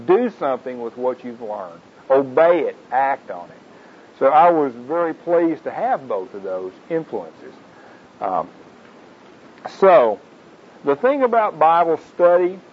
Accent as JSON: {"language": "English", "town": "Forney", "region": "Texas", "country": "United States", "said": "I'm from the Dallas area. Actually, I'm from Forney, which is, anybody know where Forney is?"}